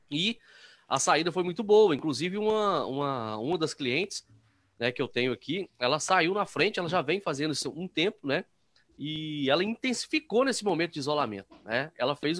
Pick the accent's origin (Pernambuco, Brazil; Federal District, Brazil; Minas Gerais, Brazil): Minas Gerais, Brazil; Aqui eu sou do interior de Minas, né?